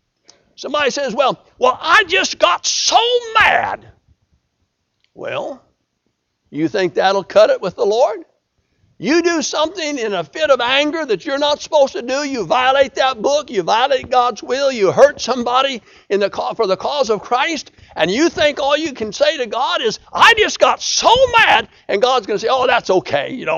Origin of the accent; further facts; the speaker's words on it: Colorado, United States; You know, when I was a kid, I was raised in Colorado. We had a lot of cottonwood trees.